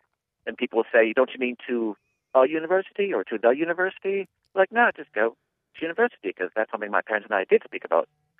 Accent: Pennsylvania, United States; And I disappoint them when I say, I'm from Pennsylvania. Because it doesn't sound like I'm from Pennsylvania.

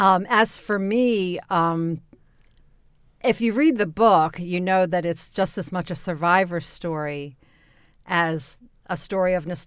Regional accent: Catonsville, Maryland, United States; born or raised there

